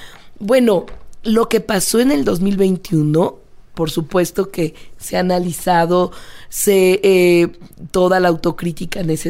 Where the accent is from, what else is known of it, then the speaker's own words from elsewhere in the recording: Mexico City, Mexico; Yo soy chilanga, me encanta.